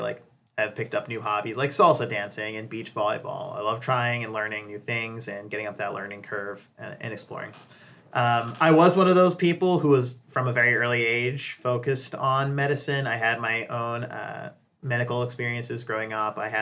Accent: Worcester, Massachusetts, United States; So I was born and raised in Worcester, Mass. Always had eclectic tastes growing up, which you'll see plays into my career trajectory as well.

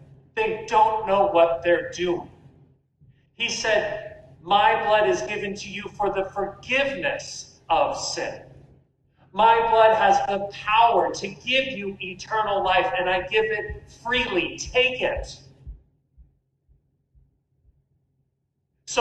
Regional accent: Sedona, Arizona, United States; Growing up in my hometown of Sedona, Arizona, I had a friend who was Pentecostal Christian.

